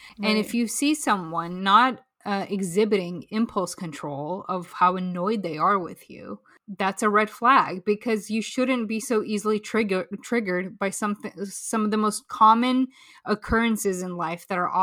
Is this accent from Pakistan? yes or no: yes; Pakistan; Being Pakistani, and maybe it's not a Pakistani thing, I think it's a Muslim thing.